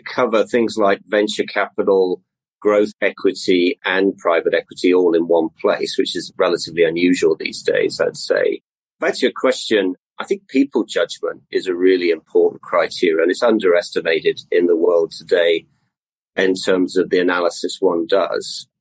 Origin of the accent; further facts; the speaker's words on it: Bolton, North West England, United Kingdom; also born or lived in Essex; I grew up in Bolton, which is, for most people in the UK would know, sort of in the Northwest, was very much then a engineering town where they replaced the mills that had been working there. I had a pretty straightforward, I would say, middle-class upbringing